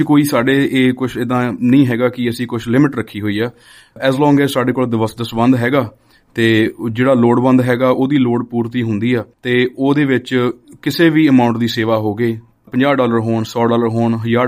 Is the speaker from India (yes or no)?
no; Canada; ਇਹ ਅਸੀਂ ਸਾਰੇ ਚਾਰੇ ਮੈਂਬਰਸ ਕੈਨੇਡਾ ਤੋਂ ਹਾਂ